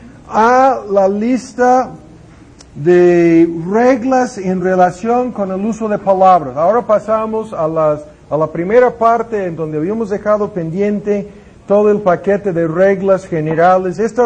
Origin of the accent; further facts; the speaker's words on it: United States; Spanish is a second language; Y como soy gringo, nadie se ofendería.